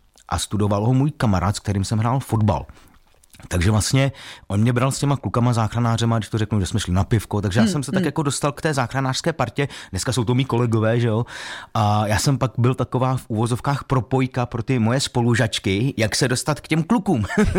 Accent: Ústí nad Labem, Ústí nad Labem Region, Czechia; also born or lived in Prague; Narodil jsem se v Praze, ale cítím se být Ústečákem. Severočechem.

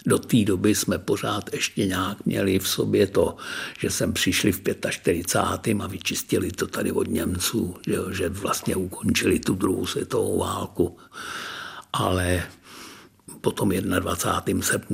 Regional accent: Liberec, Liberec Region, Czechia; Já jsem to zažil, já jsem Liberečák.

